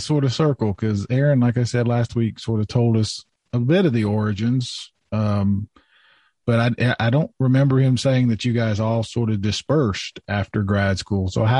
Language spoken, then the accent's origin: English; Lafayette, Indiana, United States; I'm from Lafayette, Indiana.